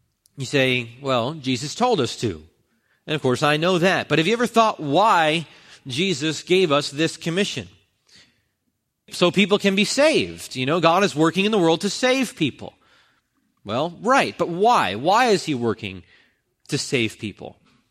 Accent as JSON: {"language": "English", "region": "New Jersey", "country": "United States", "tie": "born or raised there", "said": "in the church that I grew up in Central New Jersey"}